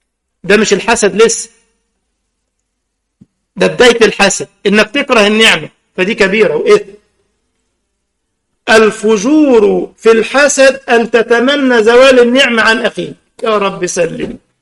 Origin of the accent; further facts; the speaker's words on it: Egypt; الجلابية يعني، انتوا زي عندنا في مصر يعني، والمغاربة بتسموها الجلابة ها؟